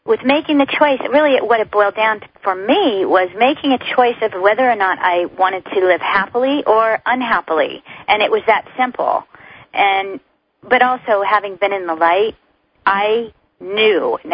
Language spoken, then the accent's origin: English; California, United States; obviously I grew up in California. I was a little beach girl, and image was very important to me.